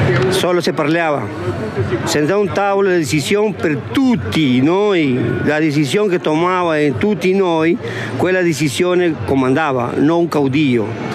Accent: Cajamarca, Peru; Italian is a second language; se vai a mio paese c'è bambini che hai plomo nel sangue, che se no che muore una città per una impresa americana ha sparito, tutti sono con cancro e nessuno parla di questo.

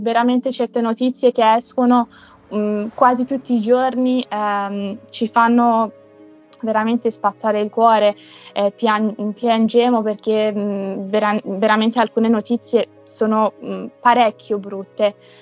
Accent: Iran; sono iraniana, però non rappresento il mio governo

